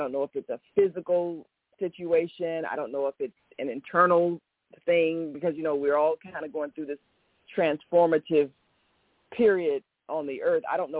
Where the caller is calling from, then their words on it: Chicago, Illinois, United States; So here I am calling from Chicago.